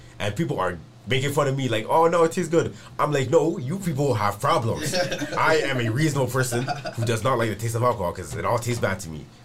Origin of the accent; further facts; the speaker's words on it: Canada; because I'm Canadian but like I'm Nigerian, ever since I was a little kid